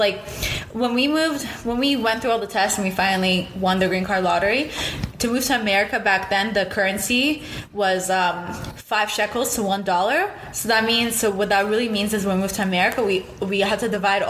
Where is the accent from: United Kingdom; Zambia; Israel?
Israel; now in United States; when I grew up in Israel and he was always, I saw my dad would travel for work.